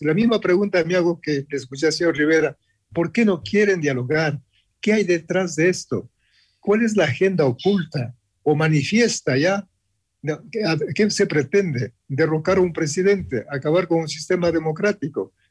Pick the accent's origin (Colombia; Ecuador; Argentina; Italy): Ecuador; yo creo que como ecuatorianos necesitamos también saber